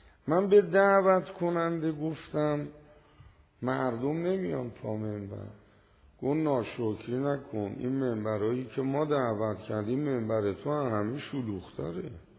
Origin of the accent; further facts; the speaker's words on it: Iran; تو هواپیما که بودم فکر میکردم حالا شنیدن من از ایران اومدم خیلی جمعیت میاد.